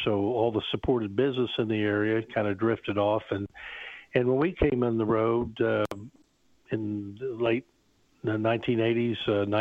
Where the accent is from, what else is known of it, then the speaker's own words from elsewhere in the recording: Tulsa, Oklahoma, United States; Well, I grew up in Tulsa and fell in love with the restaurant business when I was a young teen.